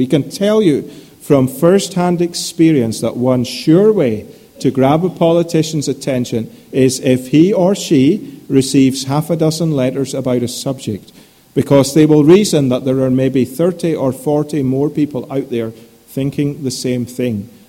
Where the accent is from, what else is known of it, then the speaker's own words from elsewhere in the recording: Scotland, United Kingdom; born there; Now, I'm a Scotsman by birth.